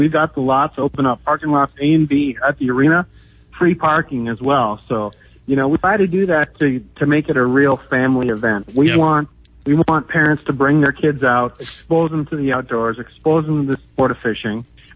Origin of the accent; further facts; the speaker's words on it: Minnesota, United States; Got to admit, I'm from Minnesota